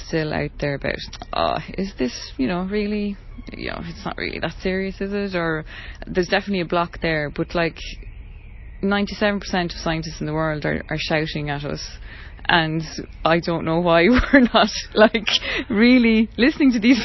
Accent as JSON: {"language": "English", "country": "Ireland", "said": "yeah, I'm from Ireland and we're really crap at this"}